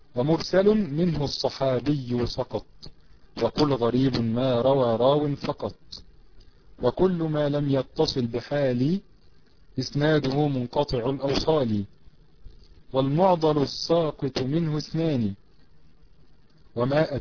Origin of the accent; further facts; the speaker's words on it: Egypt; او سليم او سليم زي ما بنقول عندنا في مصر